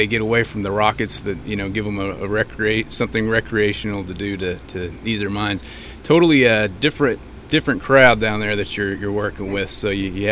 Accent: Amarillo, Texas, United States; Actually born in central Texas, but spent most of my life in Amarillo. I was raised in Amarillo.

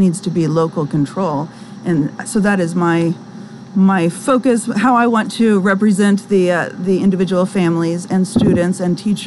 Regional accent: Norman, Oklahoma, United States; born there; Well, I was born in Oklahoma, born in Norman

